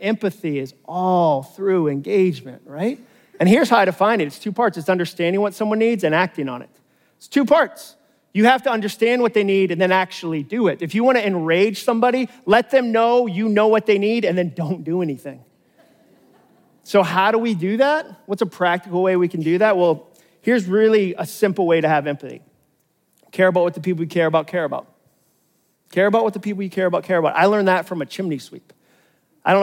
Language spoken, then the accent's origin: English; Massachusetts, United States; I grew up in Massachusetts. We had to do that once a year.